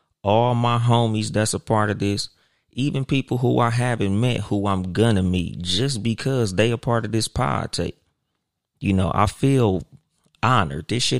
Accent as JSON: {"language": "English", "town": "Compton", "region": "California", "country": "United States", "accent": "West Coast", "said": "the perspectives is from me, myself … from Compton, California. So, of course, by my accent, by the beat that you hear playing in the background, it's going to be some West Coast shit."}